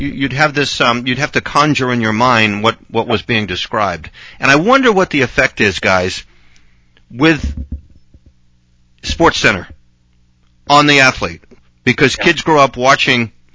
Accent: Germany; I grew up on radio because I grew up in Germany. We didn't have television over there, so we listened to Armed Forces Radio Network.

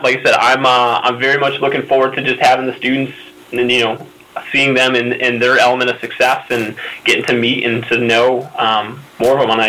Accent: Connecticut, United States; I'm originally from Connecticut, but went to Endicott College

